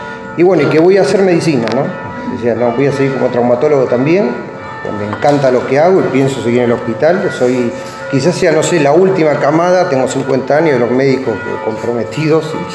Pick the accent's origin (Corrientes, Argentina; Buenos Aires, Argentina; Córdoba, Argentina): Buenos Aires, Argentina; born there; now in Trenque Lauquen, Argentina; Yo nací en Buenos Aires, en Urquiza, y nunca pensé terminar en Trenquelauquen.